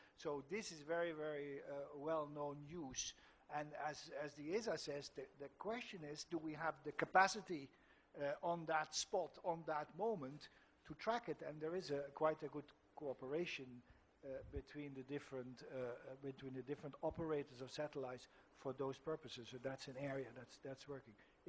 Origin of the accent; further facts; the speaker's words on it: Geneva, Switzerland; But I come from Geneva, where I've been for a long time